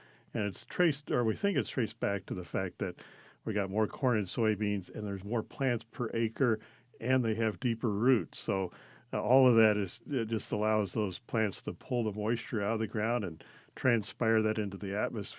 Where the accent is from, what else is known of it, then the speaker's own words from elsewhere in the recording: Missouri, United States; So I grew up in Missouri, south of St. Louis, so in the southern part of Missouri.